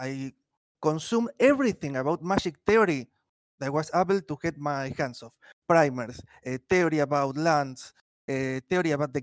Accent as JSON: {"language": "English", "country": "Argentina", "second_language": "English", "said": "Well, I am from Argentina, South America"}